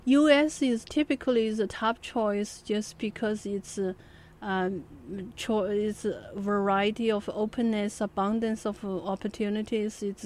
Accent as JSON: {"language": "English", "region": "Himalaya", "country": "China", "tie": "born or raised there", "second_language": "English", "said": "I grew up really at the base of Himalaya, and the landscape around my hometown surrounding area is breathtaking. But I didn't know that until I left it."}